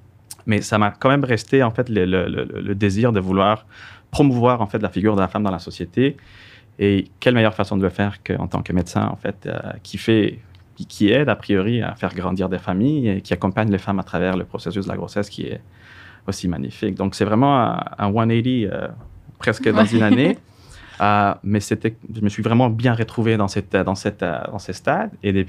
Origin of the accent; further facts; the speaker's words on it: Venezuela; French is a second language; now in Canada; Je suis né et j'ai grandi au Venezuela, c'est en Amérique du Sud